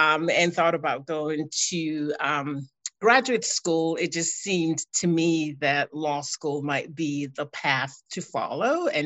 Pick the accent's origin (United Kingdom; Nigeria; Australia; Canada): Nigeria; now in United States; I was actually born and raised in Nigeria, which is in West Africa, but I've lived here for well over 30 years.